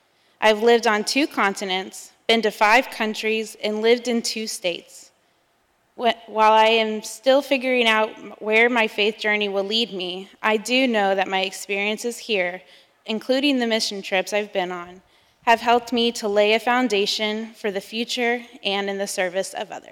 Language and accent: English; Australia; born there; I was born in Australia, a country where they had a female, unmarried, atheist prime minister when I was young.